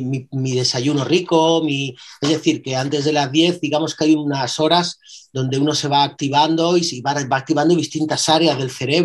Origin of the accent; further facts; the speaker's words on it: Málaga, Andalusia, Spain; eso fue en Málaga, allí en mi tierra